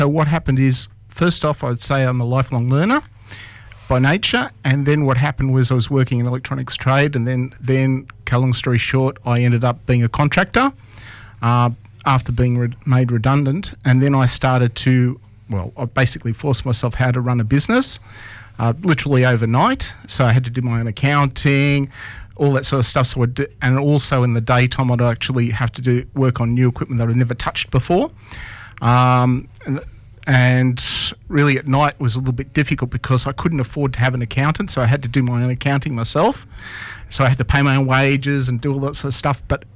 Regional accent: Sydney, New South Wales, Australia; I grew up in Sydney, in East Ryde, and I went to school in Ryde, and basically been around the Sydney location most of my life.

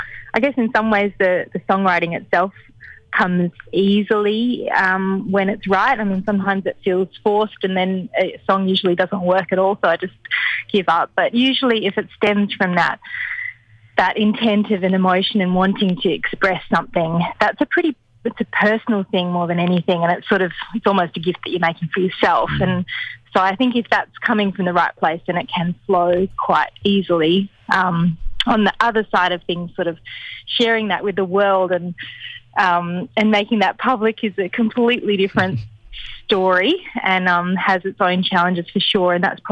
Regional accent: Tasmania, Australia; I'm from Tasmania, and I just can't stop myself from writing songs.

